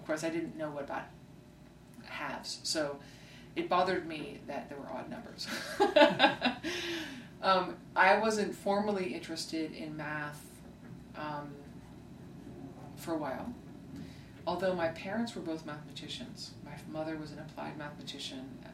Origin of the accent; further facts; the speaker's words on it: Lexington, Massachusetts, United States; I grew up in Lexington, Massachusetts.